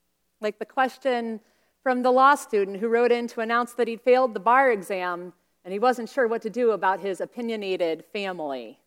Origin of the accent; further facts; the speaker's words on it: Washington, D.C. area, United States; the Washington Post, which is kind of like my hometown newspaper because I grew up around that area